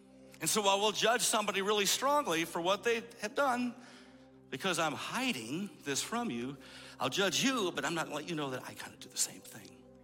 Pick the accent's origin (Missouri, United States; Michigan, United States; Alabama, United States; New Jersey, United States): Michigan, United States; I'm in my 50s, I'm Caucasian, I'm Dutch, I'm from Michigan originally.